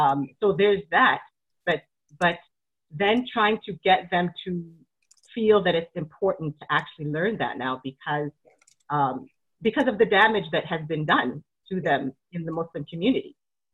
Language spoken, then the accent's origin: English; Canada; And so I grew up in the Canadian system, this Canadian school system.